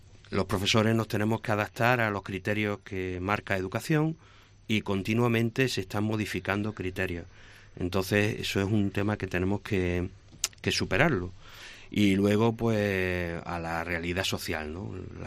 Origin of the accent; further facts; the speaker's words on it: Granada, Andalusia, Spain; now in Córdoba, Spain; llevo en la Inmaculada más de 20 años. Vengo de Granada, también estaba ejerciendo allí en un colegio de Escolapios y cuando me dijeron de venir a Córdoba